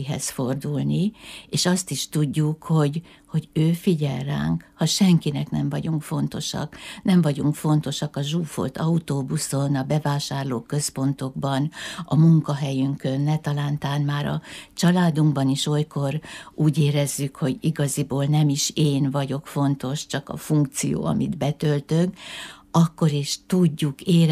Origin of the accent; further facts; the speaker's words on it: Miskolc, Borsod-Abaúj-Zemplén, Hungary; én miskolci vagyok, itt születtem